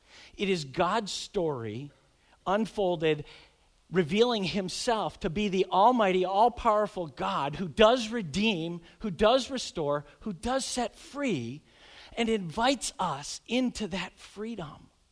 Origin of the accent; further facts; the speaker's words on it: Greenfield, Massachusetts, United States; Growing up in Greenfield, Mass., just 10 minutes north of that village